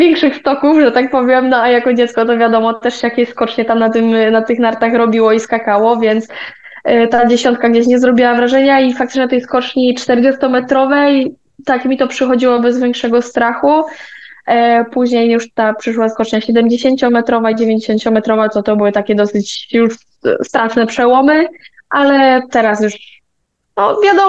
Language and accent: Polish; Wisła, Silesian Voivodeship, Poland; also born or lived in Bełchatów; generalnie ja mieszkałam w Wiśle przez 16 lat. Urodziłam się